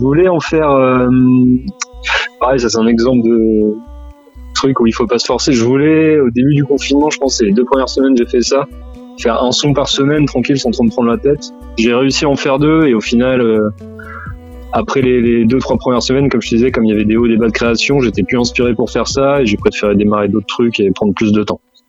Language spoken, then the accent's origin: French; La Ferté-Macé, Normandy, France; des petits bars cool à Caen ou même chez moi à la Ferté-Massé